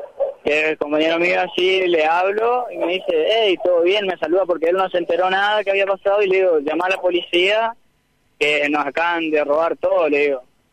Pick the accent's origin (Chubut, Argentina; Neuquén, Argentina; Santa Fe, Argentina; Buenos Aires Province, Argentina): Santa Fe, Argentina; Lanteri; Somos de Lanteri.